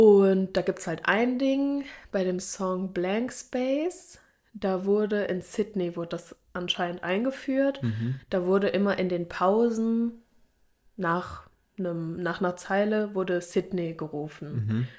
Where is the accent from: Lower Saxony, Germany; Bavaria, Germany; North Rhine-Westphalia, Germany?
North Rhine-Westphalia, Germany; Gelsenkirchen; Und wir kommen ja aus Gelsenkirchen.